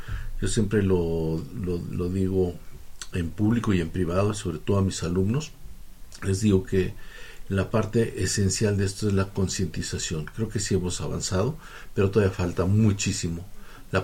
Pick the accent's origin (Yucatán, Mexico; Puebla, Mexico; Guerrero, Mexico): Guerrero, Mexico; Chilapa; yo soy de Chilapa, Guerrero, él es de Tixla.